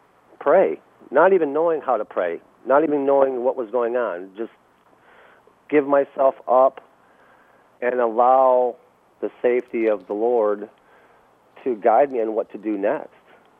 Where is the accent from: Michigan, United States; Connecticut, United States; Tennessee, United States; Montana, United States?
Michigan, United States; Detroit; I do. I was raised myself in Detroit, a latchkey kid.